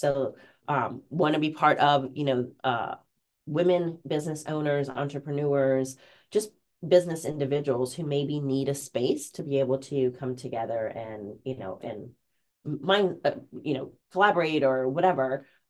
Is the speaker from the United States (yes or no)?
no; Italy; English is a second language; Well, I mean, I'm from Italy, so like leather from Italy makes total sense for me.